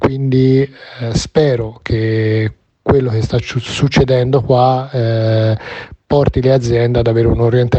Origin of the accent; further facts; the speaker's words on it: Siena, Tuscany, Italy; sono di Siena, ma lavoro a Milano da qualche anno.